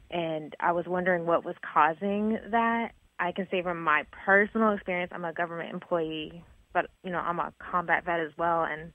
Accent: Cincinnati, Ohio, United States; Cincinnati, Ohio.

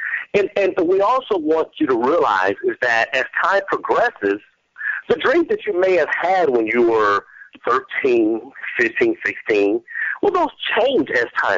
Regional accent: Gary, Indiana, United States; I was born and raised in Gary, Indiana, and he came out to visit.

